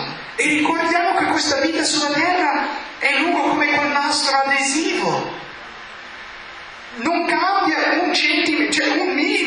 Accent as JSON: {"language": "Italian", "region": "East Coast", "country": "United States", "second_language": "Italian", "said": "io sono dalla East Coast e quindi io tendo di essere sempre lì e voglio essere sempre lì"}